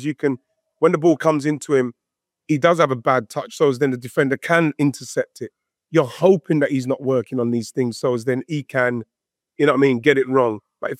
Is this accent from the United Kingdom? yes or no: yes; England, United Kingdom; And as an Englishman, of course I'm going to say it's a foul.